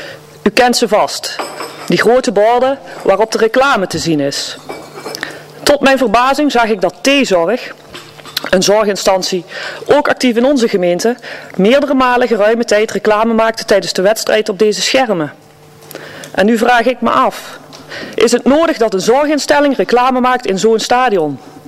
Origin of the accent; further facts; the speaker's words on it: North Brabant, Netherlands; wat ik overigens als Brabander wel ontzettend mooi vond.